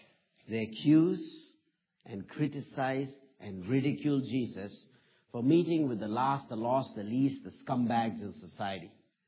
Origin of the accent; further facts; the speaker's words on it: South India, India; moved away as an adult; also born or lived in Tennessee; now in United States; I'm from South India originally. Learned about 3 or 4 languages in South India. And then came and did some studies here at in Tennessee in the early 80s.